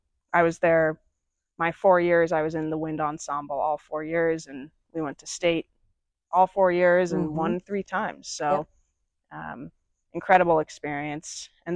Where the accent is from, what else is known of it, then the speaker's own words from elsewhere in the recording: Bend, Oregon, United States; I was born here in Bend back in 97.